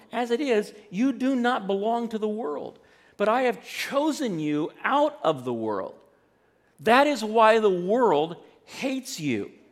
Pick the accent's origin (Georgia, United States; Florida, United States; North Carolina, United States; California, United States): California, United States; Most of you know that I grew up in California, but shortly after Robin and I were married, my parents moved to Montana.